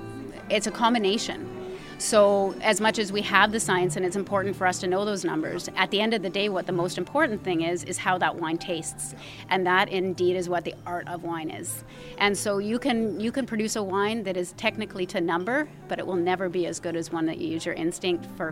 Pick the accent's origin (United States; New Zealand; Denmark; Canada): Canada; Kelowna, British Columbia; I actually was born and raised in Kelowna.